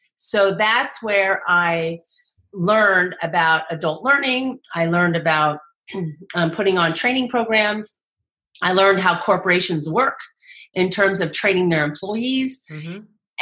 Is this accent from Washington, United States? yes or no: yes; Washington, United States; I grew up outside of Seattle, and I was so inspired by this speaker, I decided that that's what I wanted to do with my life.